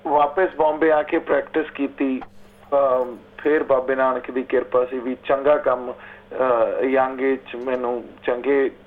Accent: Bathinda, Punjab, India; also born or lived in Muktsar; ਮੈਂ ਮੁਕਤਸਰ ਦਾ ਜੰਮ ਪਲਾਂ ਜੀ, ਪਰ ਬਠਿੰਡੇ ਮੇਰਾ ਬਚਪਨ ਗੁਜ਼ਰਿਆ ਕਾਫੀ।

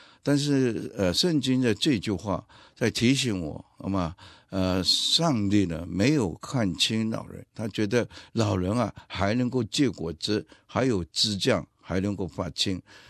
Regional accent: Penang, Malaysia; moved away as an adult; 我来自马来西亚槟城。那我1986年被这里一个教会叫宣道堂邀请过来担任牧师。

